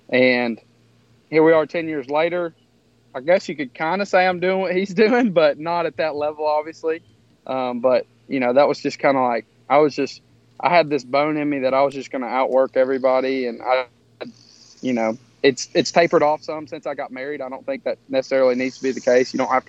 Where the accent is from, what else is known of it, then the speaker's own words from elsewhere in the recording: Crockett, Texas, United States; we moved out to the 9-hole course where I grew up in Crockett, Texas. That's where I'm a product of. And that's right between Houston and Dallas, middle of nowhere.